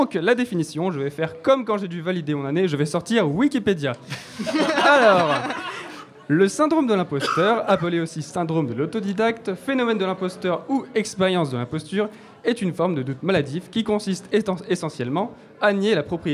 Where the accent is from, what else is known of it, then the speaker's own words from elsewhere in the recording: Hauts-de-France, France; Bah non, moi, je viens de Picardie, en fait.